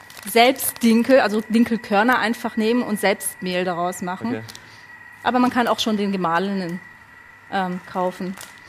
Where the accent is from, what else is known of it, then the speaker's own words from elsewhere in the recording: Italy; Es ist, nicht nur als Italienerin, also insgesamt, ist das so meine Lieblingsfrucht.